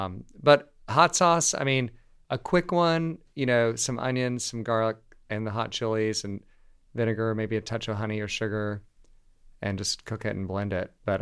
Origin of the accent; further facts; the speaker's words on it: Savannah, Georgia, United States; I grew up in Savannah on the coast, and it's very indigenous to my upbringing